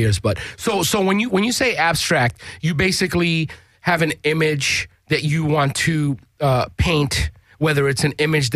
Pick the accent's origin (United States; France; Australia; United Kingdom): United States; East Coast; You know, the thing, I am from the East Coast like you are, so you acclimate to it.